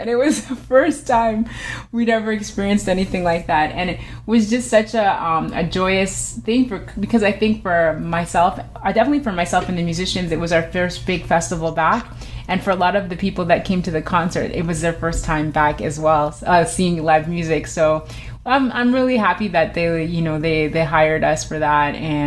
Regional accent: Scarborough, Ontario, Canada; Yeah, I'm from Scarborough.

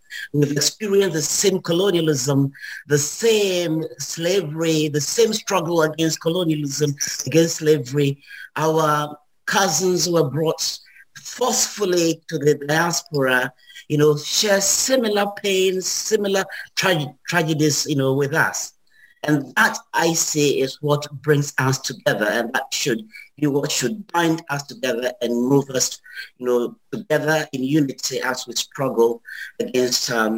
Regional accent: Ghana; Yes, I'm from Ghana.

